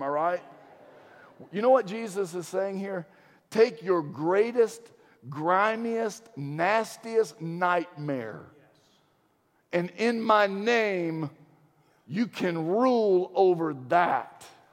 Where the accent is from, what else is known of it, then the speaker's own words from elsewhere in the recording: Virginia, United States; I grew up in Virginia.